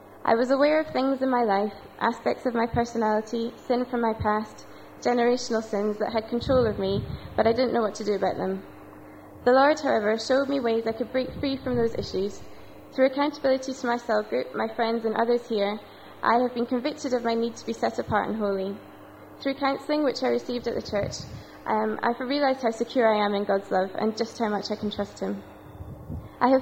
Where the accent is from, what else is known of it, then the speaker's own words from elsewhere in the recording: Edinburgh, Scotland, United Kingdom; moved away as an adult; now in Egypt; I'm from Edinburgh in Scotland. I came to Egypt 2 years ago. I was 18 at the time and felt very, very young.